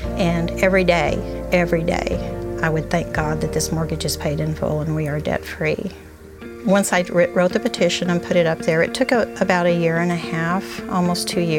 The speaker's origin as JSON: {"language": "English", "town": "Fordland", "region": "Missouri", "country": "United States", "said": "I'm from Fordland, Missouri."}